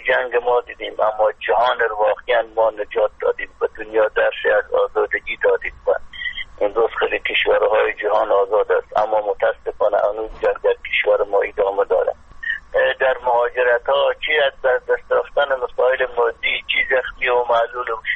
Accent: Afghanistan; moved away as an adult; now in Pakistan; از افغانستان فرار کردم، آمدم در پشاور.

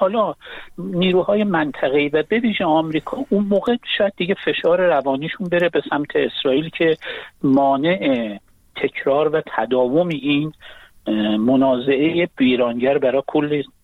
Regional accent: Iran; من به عنوان یک ایرانی

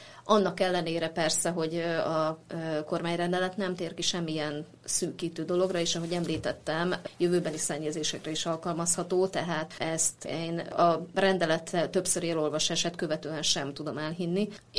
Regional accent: Salgótarján, Nógrád, Hungary; born there; also born or lived in Bátonyterenye; valóban én salgótarjáni lakos vagyok, Salgótarjániban is születtem, éltem Bátonyterenyén is egyébként

